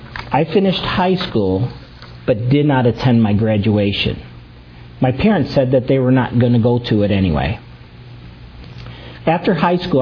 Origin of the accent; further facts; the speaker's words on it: Detroit, Michigan, United States; I was born and raised in Michigan. My early years were spent in Detroit, where we had the pleasure of growing up near my grandparents and many of my cousins.